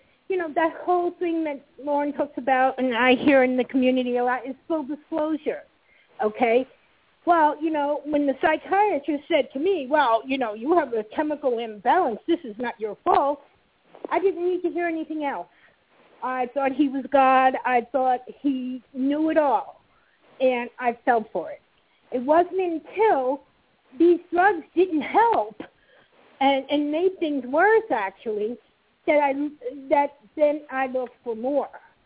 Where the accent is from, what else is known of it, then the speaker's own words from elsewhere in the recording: East Coast, United States; because I'm from the East Coast also